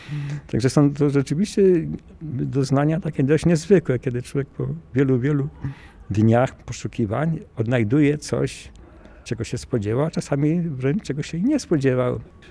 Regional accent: Lublin, Lublin Voivodeship, Poland; no również ja pochodzę jako lublinianin.

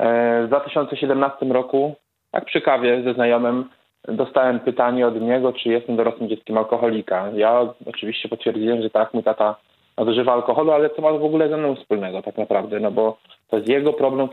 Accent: Wieluń, Łódź Voivodeship, Poland; Ja jestem z Wielunia w województwie łódzkim. Mam 33 lata.

